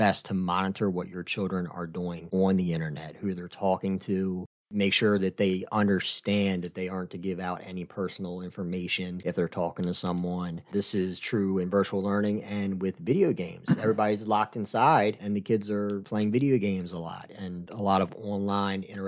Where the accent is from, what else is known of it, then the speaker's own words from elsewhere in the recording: United States; I grew up in Carroll County. I understand my father is a contractor, my grandfather were excavators, so I always like to say I came from the dirt to the nerd world.